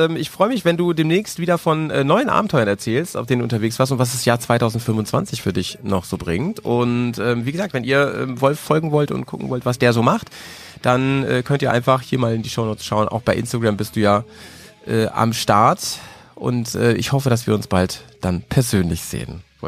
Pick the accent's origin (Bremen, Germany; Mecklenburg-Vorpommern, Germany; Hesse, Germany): Bremen, Germany; hier bei mir in meiner Heimat in Bremen.